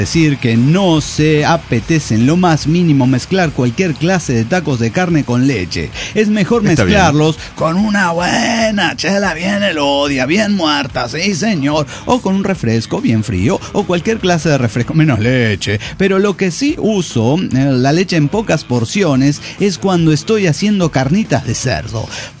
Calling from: Valencia, Carabobo, Venezuela; de Valencia, Venezuela.

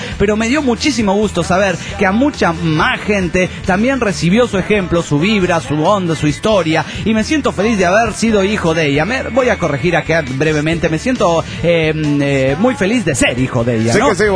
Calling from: Valencia, Carabobo, Venezuela; de Valencia, Venezuela.

